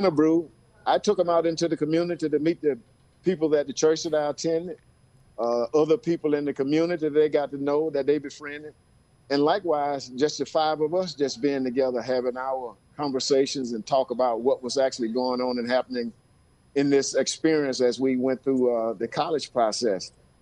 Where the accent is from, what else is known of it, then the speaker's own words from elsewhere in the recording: Athens, Georgia, United States; I'm actually from Athens. I went to Clark Central High School, which is about 5 blocks away from the University of Georgia campus.